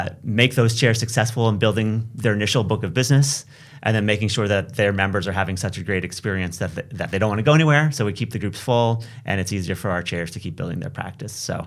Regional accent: United States; Well, you know, being an American, you can't go wrong

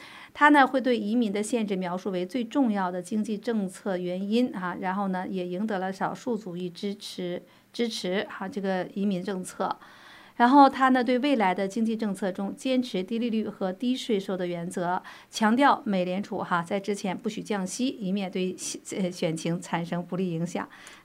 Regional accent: China; 我是从大陆出来的

